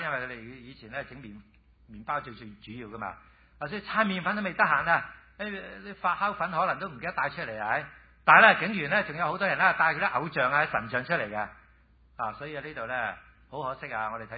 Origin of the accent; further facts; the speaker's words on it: China; 我哋中国人咧拜。即係好多神，好多神明啊